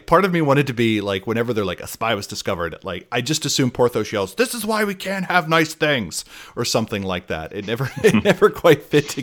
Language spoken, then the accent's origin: English; Ireland; I have no idea how Celtic noises are made, and I'm Irish, so I just kind of choke a little, and that's how I do it.